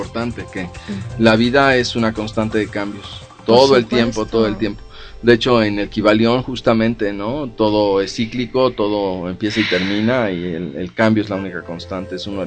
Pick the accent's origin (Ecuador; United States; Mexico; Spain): Mexico; Como mexicanos católicos, la Iglesia católica no reconoce la reencarnación.